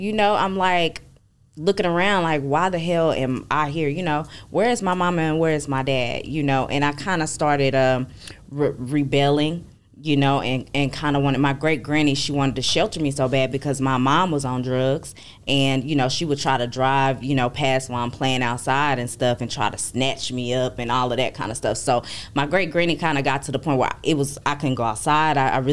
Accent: Arlington, Texas, United States; I'm from Arlington, Texas. That's out there by Dallas, D-Town.

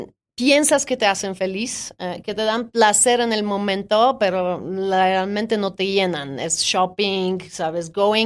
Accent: Poland; Spanish is a second language; Nací en Polonia en unos tiempos de comunismo y cuando era joven y era un momento de escoger qué quiero hacer en la vida

